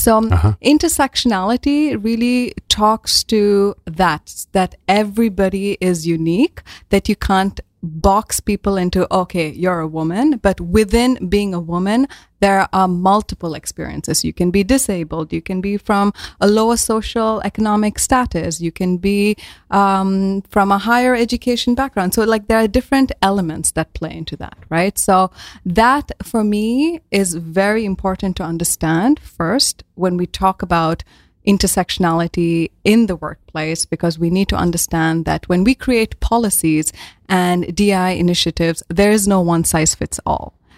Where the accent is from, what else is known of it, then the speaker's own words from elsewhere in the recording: India; English is a second language; moved away as an adult; now in Netherlands; So I'm from India, and I moved to the Netherlands around now 8 years ago already.